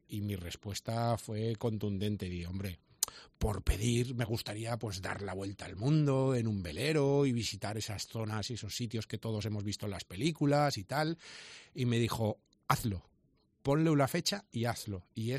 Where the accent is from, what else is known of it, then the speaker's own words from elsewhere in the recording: Villarreal, Valencian Community, Spain; soy de Villarreal, que soy una persona muy normal